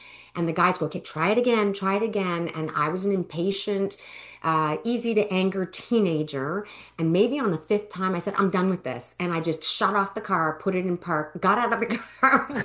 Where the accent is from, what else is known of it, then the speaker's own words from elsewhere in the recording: Canada; also born or lived in New Brunswick; I grew up in Canada, and so lots of snow.